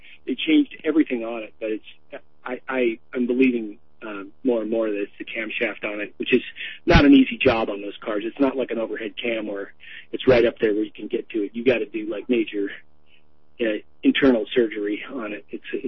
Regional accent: Los Angeles, California, United States; now in Portland, United States; I was born and raised down in Los Angeles, so I was fascinated with the old cars when I was a kid. But I was just out here in my neighborhood here in Southeast Portland.

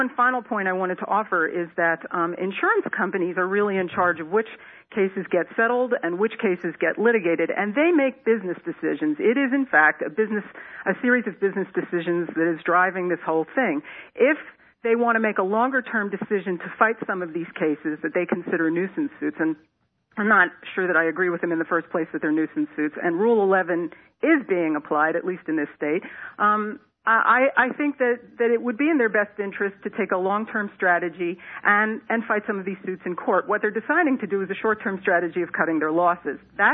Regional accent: Philadelphia, Pennsylvania, United States; I'm an attorney from Philadelphia, and I worked in a medical malpractice firm for a while.

